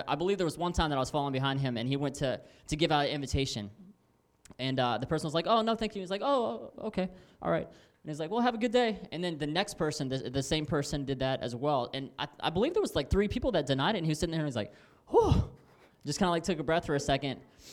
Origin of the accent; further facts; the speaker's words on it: Winter Haven, Florida, United States; we come from Winter Haven, Florida. It's a lot smaller than Gainesville is.